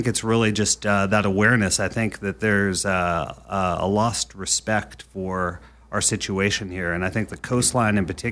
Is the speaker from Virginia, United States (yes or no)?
no; Huntington Beach, California, United States; now in San Francisco, United States; Because I grew up in Huntington Beach.